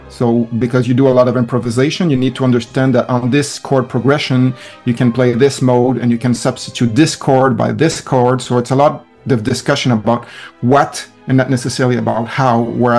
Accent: Montreal, Quebec, Canada; So I'm based in Montreal, which is the place I call home and where I was born, and it's where I'm currently working as well.

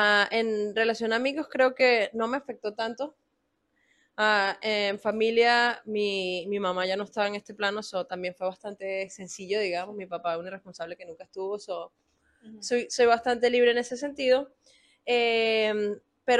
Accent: Venezuela; moved away; vengo de Venezuela, del Caribe, y emigré con unos amigos, de hecho, literalmente de la mano con unos panas. Emigré porque la situación de mi país está, y estará, y estuvo muy mal.

